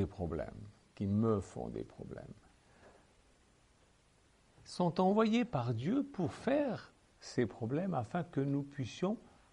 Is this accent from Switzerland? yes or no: yes; Switzerland; on avait des voisins d'arbistes chez nous en Suisse. Ils habitaient la ferme à côté de notre villa.